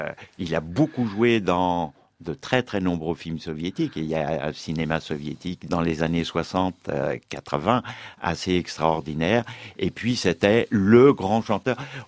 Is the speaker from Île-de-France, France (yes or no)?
yes; Argenteuil, Île-de-France, France; also born or lived in Paris; même si je suis né à Paris, mon enfance est à Argenteuil.